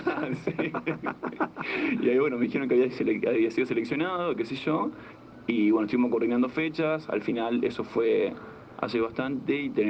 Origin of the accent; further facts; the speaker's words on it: Argentina; now in Rosario, Argentina; Sí, digo, yo estoy viviendo en Rosario, en realidad soy de un pueblo.